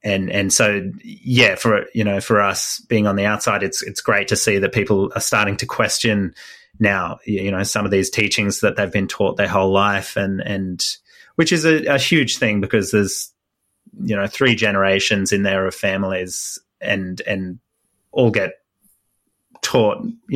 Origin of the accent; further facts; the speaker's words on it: Australia; I'm an Australian based here